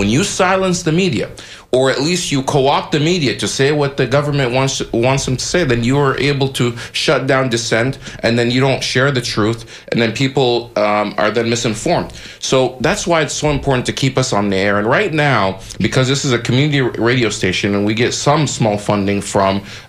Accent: Egypt; moved away; You know, I come from Egypt originally. My parents are from there.

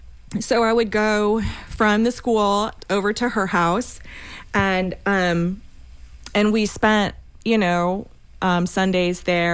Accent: Tampa, Florida, United States; yeah, so I grew up in South Tampa.

